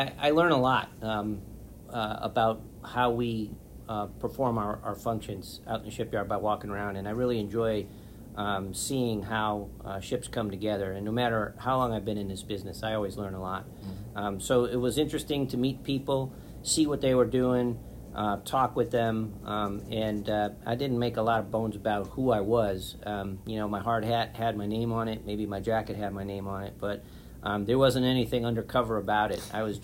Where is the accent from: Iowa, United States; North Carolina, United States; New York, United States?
New York, United States; Buffalo; born there; also born or lived in San Diego; I lived in San Diego for 14 years, and even though I was born in Buffalo, New York, my blood thinned out quite a bit.